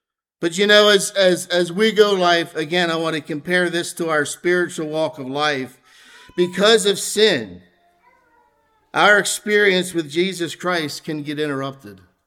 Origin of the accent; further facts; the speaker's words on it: Pennsylvania, United States; moved away as an adult; now in Franklin County, United States; But I'm imported from Lancaster County in 1989 to Franklin County when I married my beautiful wife, Melody.